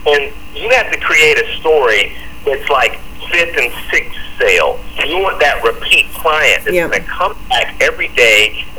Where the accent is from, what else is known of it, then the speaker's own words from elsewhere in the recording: South Carolina, United States; I come from South Carolina, and we're notorious for having sullied history.